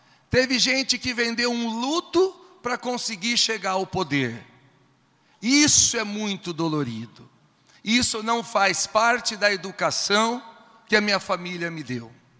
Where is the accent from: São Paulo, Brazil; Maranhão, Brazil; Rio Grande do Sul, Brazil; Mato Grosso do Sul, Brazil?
Mato Grosso do Sul, Brazil; eu que sou sul-mato-grossense nato, filho de pais do pulador